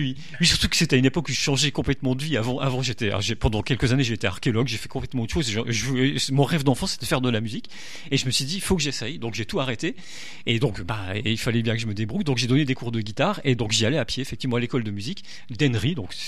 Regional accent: Amnéville, Grand Est, France; Je lui dis bah je suis d'Amnéville.

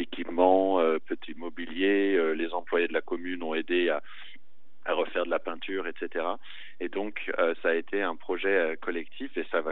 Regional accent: New York, United States; also born or lived in San Francisco / Paris; now in Boissey, France; moi j'ai grandi à New York, en plein centre-ville de New York, puis plein centre-ville de San Francisco, et puis j'ai vécu 10 ans à Paris

